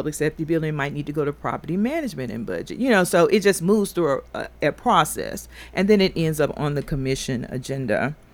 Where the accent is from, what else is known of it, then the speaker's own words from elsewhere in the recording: Memphis, Tennessee, United States; I do. That's my hometown.